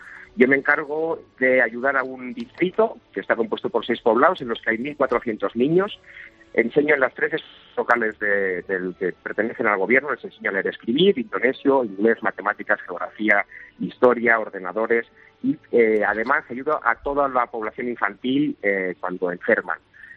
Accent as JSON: {"language": "Spanish", "country": "Spain", "said": "Yo soy español y mi tierra está allí"}